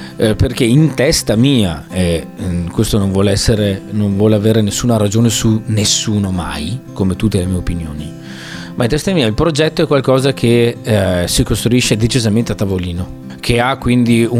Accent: Vicenza, Veneto, Italy; E detto da vicentino, parlar bene di veronesi, ragazzi.

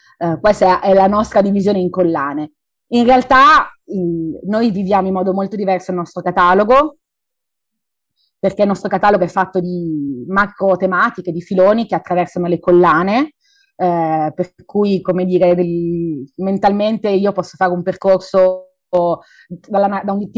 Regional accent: Turin, Piedmont, Italy; Noi tre soci fondatori siamo torinesi

